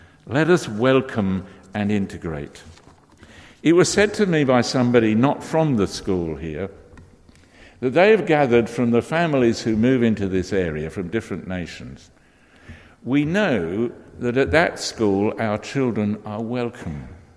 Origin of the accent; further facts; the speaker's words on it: London, United Kingdom; growing up in the East End of London as a very working class lad, and that was the whole community.